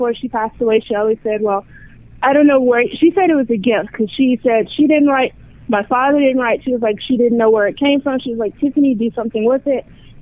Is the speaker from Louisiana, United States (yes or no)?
no; Beaumont, Texas, United States; I'm from a place called Beaumont, Texas.